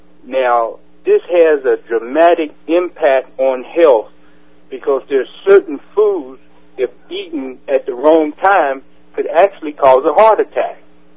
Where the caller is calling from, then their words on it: Knoxville, Tennessee, United States; I'm calling from Knoxville, Tennessee.